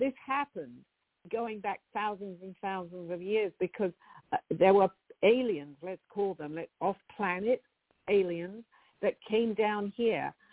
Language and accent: English; England, United Kingdom; It's in one of the museums in London. I'm from England.